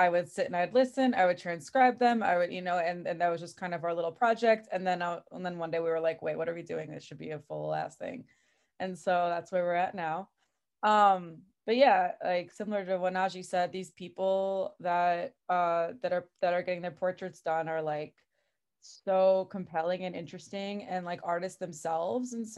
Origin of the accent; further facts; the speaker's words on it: Chicago, Illinois, United States; I'm from the Northwest suburbs, but my family, similar to Irina, is also from the Soviet Union. And so, I grew up and sort of kind of did the whole Rogers Park to Northwest suburbs migration, Chicago.